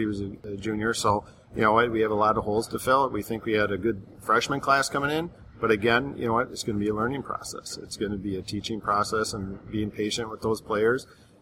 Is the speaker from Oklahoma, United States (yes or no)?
no; Wisconsin, United States; I'm fortunate enough to come full circle from growing up in Wisconsin, being fortunate enough to play there, now coming back to coach there.